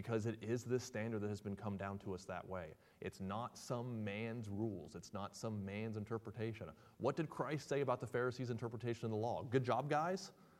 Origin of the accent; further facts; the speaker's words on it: West Virginia, United States; I'm some hick from West Virginia.